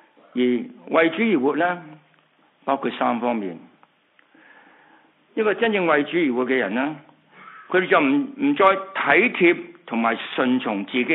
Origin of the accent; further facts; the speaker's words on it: China; 我们中国人也都有一句话说，人不为己，天诛地灭。